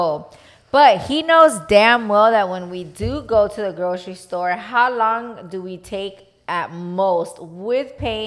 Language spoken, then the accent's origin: English; Tampa, Florida, United States; I feel like growing up in West Tampa, it's an old neighborhood full of a lot of big old trees outside.